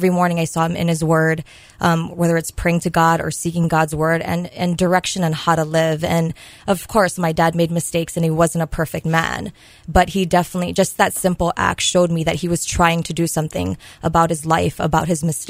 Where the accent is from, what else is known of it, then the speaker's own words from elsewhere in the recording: Honolulu, Hawaii, United States; I grew up in the east, on the east end of Honolulu in Hawaii Kai, Kulia'o.